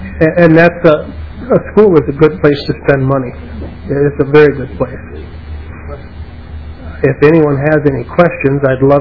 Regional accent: Grand Meadow, Minnesota, United States; I'm from Grand Meadow.

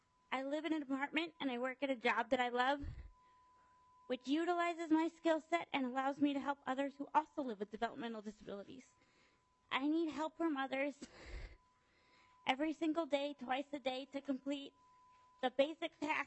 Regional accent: St. Paul, Minnesota, United States; also born or lived in Wisconsin; I grew up in St. Paul with my family. I went to St. Paul Public Schools, and I kept up with my classmates academically.

